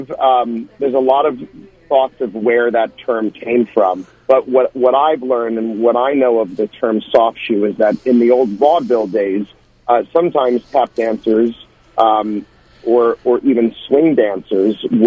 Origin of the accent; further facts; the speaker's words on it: New Jersey, United States; And even growing up in Northeast New Jersey, so close to the metropolitan area